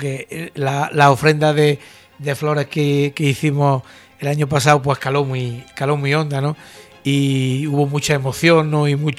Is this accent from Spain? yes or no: yes; Andújar, Andalusia, Spain; Hay que reconocer que indudablemente, pues todos somos de Andújar